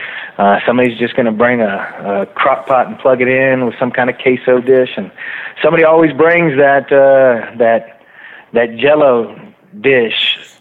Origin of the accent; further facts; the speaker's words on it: Katy, Texas, United States; We grew up together out in Katy.